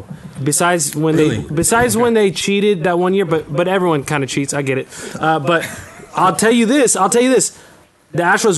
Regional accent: California, United States; now in Houston, United States; from the Bay Area, originally in California. Lived in Southern California.

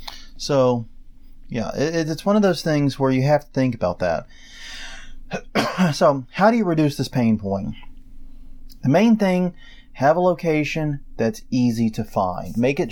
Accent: New Orleans, Louisiana, United States; I'm from New Orleans, asshole.

